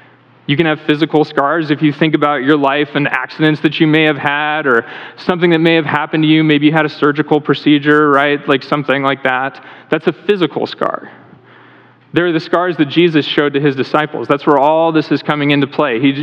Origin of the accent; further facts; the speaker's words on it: Texas, United States; Okay, I'm from Texas. The Path of Totality ran right through the state of Texas.